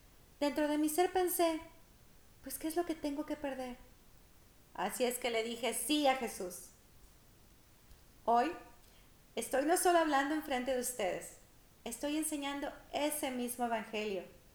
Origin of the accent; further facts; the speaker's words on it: India; moved away as an adult; now in United States; Hace 16 años vine de la India a los Estados Unidos de América a trabajar como una consultora en el Departamento de Tecnología. En la India fui criada como una hindú panteísta.